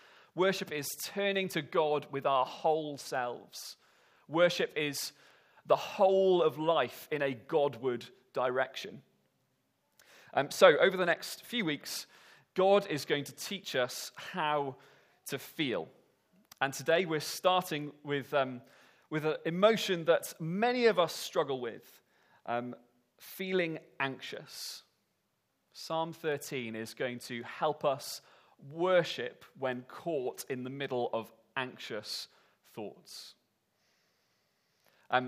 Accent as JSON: {"language": "English", "region": "Wales", "country": "United Kingdom", "moved": "as an adult", "lives_now": "England", "said": "Now, I'm a Welshman that has lived in England for the last 9 years"}